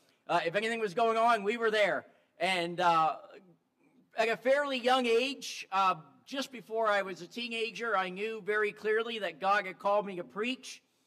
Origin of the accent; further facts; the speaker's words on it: New Brunswick, Canada; here from the other side of Canada. We are from New Brunswick, and we left home on the 22nd of May.